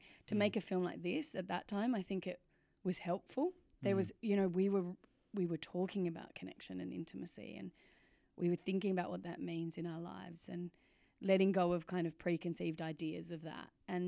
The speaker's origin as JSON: {"language": "English", "country": "Australia", "said": "I'm Australian"}